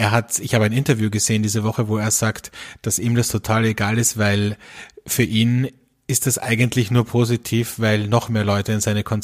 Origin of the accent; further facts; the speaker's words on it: Austria; also bei uns in Österreich zumindest, bei euch in Deutschland wahrscheinlich auch